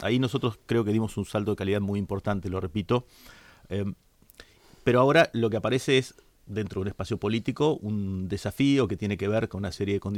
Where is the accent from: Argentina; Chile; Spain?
Argentina; Santa Fe; yo nací acá en Santa Fe, crecí, me pude recibir de abogado, pude conseguir un laburo, formé una familia.